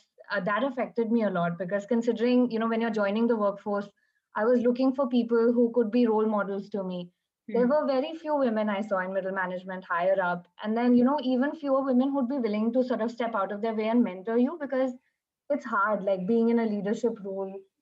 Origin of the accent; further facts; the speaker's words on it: New Delhi, Delhi, India; also born or lived in Bombay; I grew up in New Delhi. I've lived here pretty much all of my life. My life has been a lot of Delhi, Bombay, Delhi. So that's where I grew up.